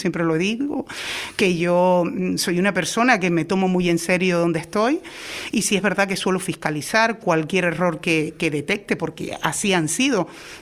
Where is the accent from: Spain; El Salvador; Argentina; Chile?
Spain; Los Silos, Canary Islands; yo he nacido ahí, me he criado y me he desarrollado en Los Silos, en mi barrio, en la Caleta de Interián, que soy caletera